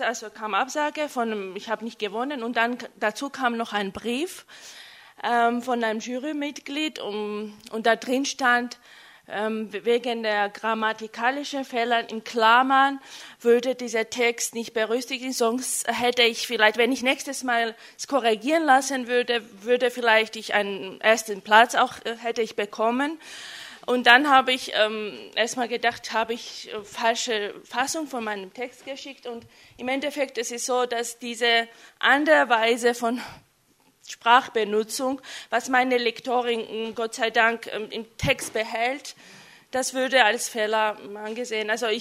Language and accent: German; Georgia; first language Georgian; German is a second language; weil meine Muttersprache Georgisch ist